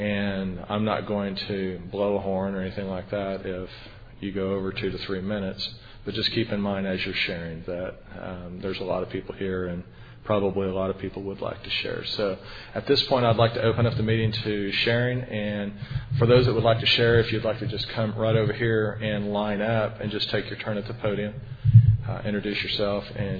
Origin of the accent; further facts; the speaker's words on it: Oklahoma City, Oklahoma, United States; I am from Oklahoma City. My home group is the A1 Study Group in Edmond, Oklahoma.